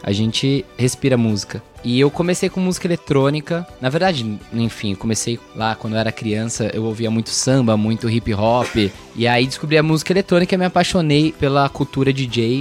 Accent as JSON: {"language": "Portuguese", "country": "Brazil", "said": "porque eu moro aqui, né? Sou brasileiro, afinal."}